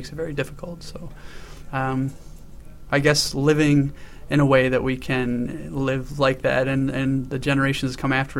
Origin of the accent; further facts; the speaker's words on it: Wisconsin, United States; Organic Valley is in my hometown or that region. That's the Kickapoo Valley in Wisconsin.